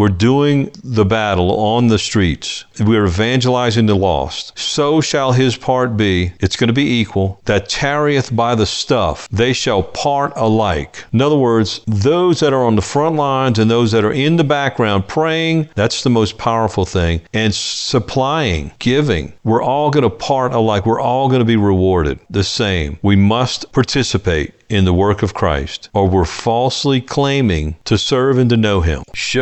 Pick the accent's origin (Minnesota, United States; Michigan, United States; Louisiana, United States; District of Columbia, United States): Louisiana, United States; New Orleans; I grew up in New Orleans around some really good food